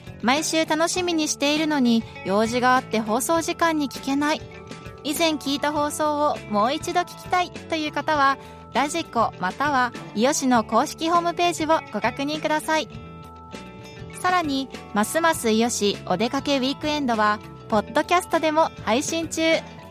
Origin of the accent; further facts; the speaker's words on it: Iyo, Ehime, Japan; 特に私のような伊予市出身者には